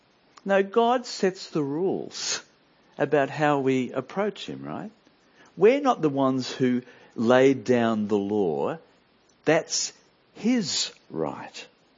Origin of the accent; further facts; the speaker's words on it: Australia; But on the whole in Australia, we don't much pay attention to protocols. But that's why being Australian means sometimes it's hard to read the Bible.